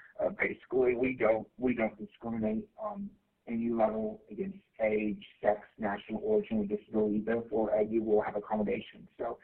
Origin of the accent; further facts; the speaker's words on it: Laredo, Texas, United States; the company is actually in Laredo, Texas, near Mexico, and near the Mexico border, because that's where I'm from. … I'm from Laredo.